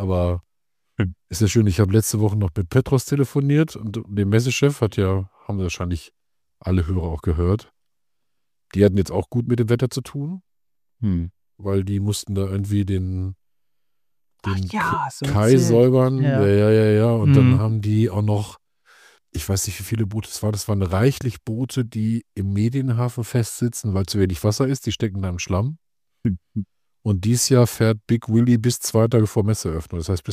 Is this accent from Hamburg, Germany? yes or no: yes; Hamburg, Germany; klar als Hamburger.